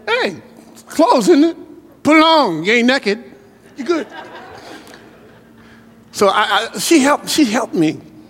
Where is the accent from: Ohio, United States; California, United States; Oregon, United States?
Oregon, United States; Portland; where I came from, I was from Southeast Portland. We were poor. Wasn't poor, we were poor. Couldn't afford the other O-R, poor.